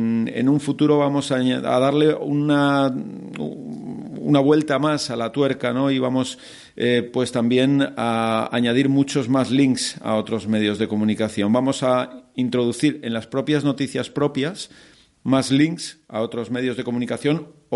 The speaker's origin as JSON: {"language": "Spanish", "region": "Balearic Islands", "country": "Spain", "said": "Nos reímos nosotros de nosotros mismos, yo me considero mallorquín también, ¿no?"}